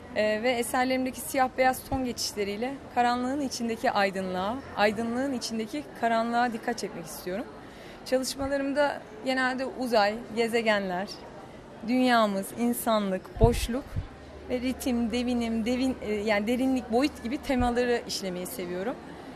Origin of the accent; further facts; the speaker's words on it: Istanbul, Turkey; born there; 1983 yılında Haziran ayında İstanbul'da doğdum